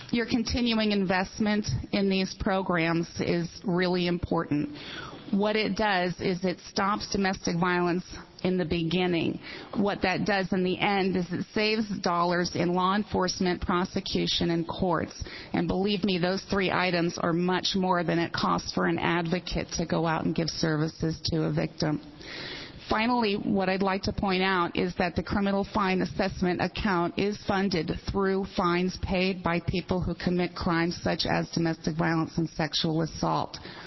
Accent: Oregon, United States; I'm from Lincoln County also.

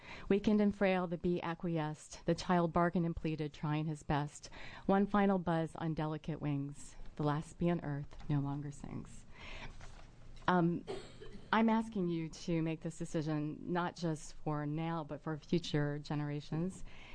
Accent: Jacksonville, Oregon, United States; I'm from Jacksonville, Oregon.

